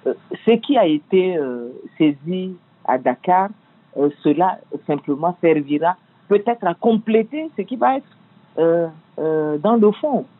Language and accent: French; Chad; je suis tchadienne.